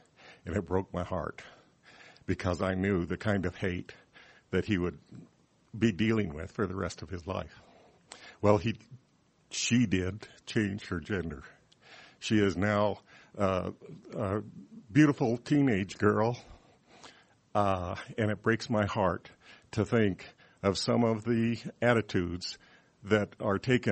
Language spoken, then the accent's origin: English; Cheyenne, Wyoming, United States; I grew up in Cheyenne, and I think I am your typical homophobic product.